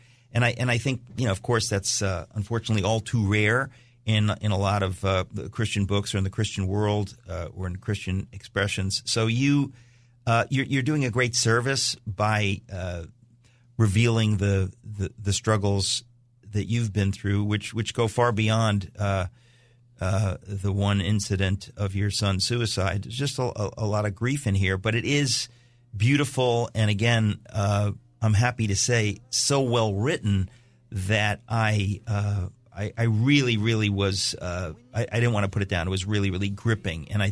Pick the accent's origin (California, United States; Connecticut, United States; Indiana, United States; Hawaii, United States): Connecticut, United States; Danbury; I grew up in Danbury, Connecticut, where people hunt and fish and stuff.